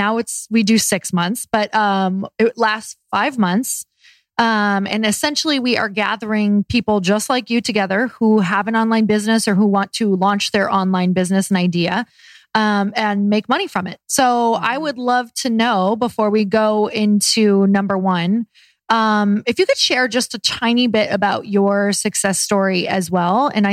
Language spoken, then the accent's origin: English; Michigan, United States; And they're all from Michigan. I'm from Michigan.